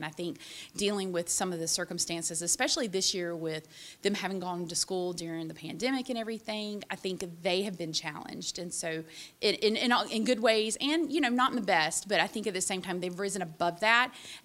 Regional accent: South Carolina, United States; moved away as an adult; now in Tennessee, United States; I relocated to Tennessee from South Carolina.

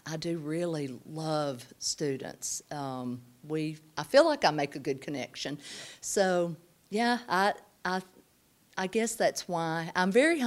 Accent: Tennessee, United States; Well, I live in this community. I'm from White County, and I'm also an alumnus of Tennessee Tech.

